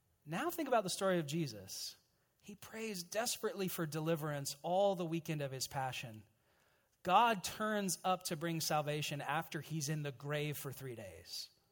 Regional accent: United States; So as an American, I'm still getting to know your country, Canada.

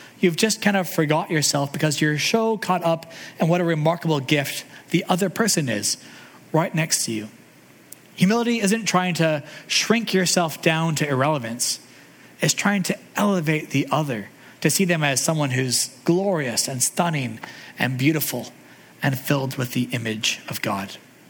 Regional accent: Calgary, Alberta, Canada; I mentioned before that I grew up in Calgary

